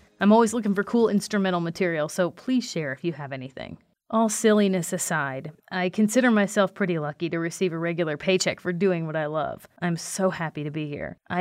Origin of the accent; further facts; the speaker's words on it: Kentucky, United States; I'm originally from Kentucky, which explains the accent in those old recordings.